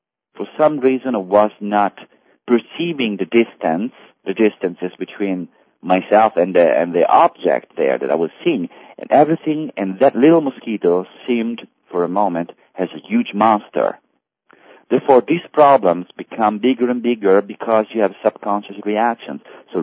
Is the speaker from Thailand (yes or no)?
yes; Thailand; I'm from Thailand, and we are broadcasting from Thailand.